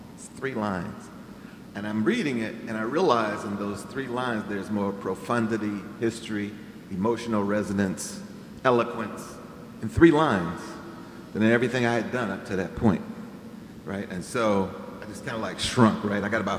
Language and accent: English; St. Louis, Missouri, United States; I had never encountered brie before. I'm from North St. Louis.